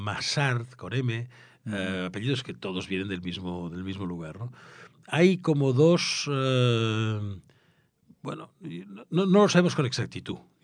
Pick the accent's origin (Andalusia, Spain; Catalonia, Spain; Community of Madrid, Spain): Catalonia, Spain; Barcelona; born there; Yo nací el año 41 en Barcelona.